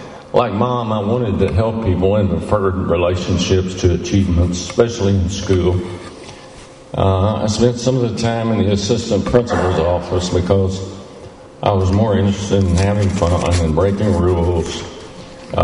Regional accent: Houston, Texas, United States; born there; I was born in Houston in 1943. That makes me 80.

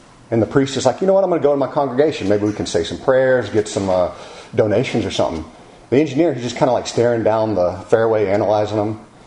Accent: Lubbock, Texas, United States; born there; I was born in Lubbock.

